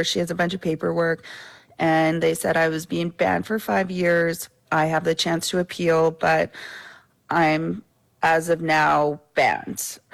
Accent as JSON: {"language": "English", "country": "Canada", "said": "Why is it that me, as a Canadian citizen with a Canadian passport who offered to pay for her flight home, why am I in here for 2 weeks?"}